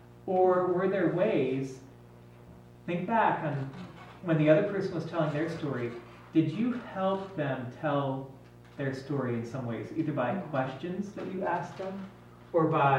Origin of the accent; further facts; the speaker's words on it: Minnesota, United States; also born or lived in Chicago; now in Washington, D.C., United States; I grew up in Minnesota, but because of the Lutheran Volunteer Corps, I moved to Chicago, and then I went to D.C., and there's a whole story that I have about how I ended up to now be living in Washington, D.C.